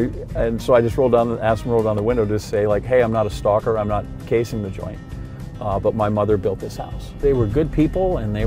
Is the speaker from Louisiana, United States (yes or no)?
no; Green Bay, Wisconsin, United States; having grown up with relatives that were A, farmers, or B, my dad's construction business